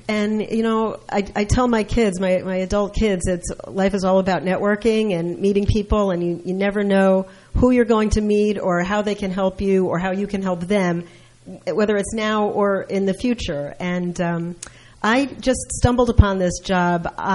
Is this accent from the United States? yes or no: yes; Bedminster, New Jersey, United States; I'm born and raised in Bedminster, so I refer to myself as a townie. So I grew up in the rural, suburban Somerset Hills area.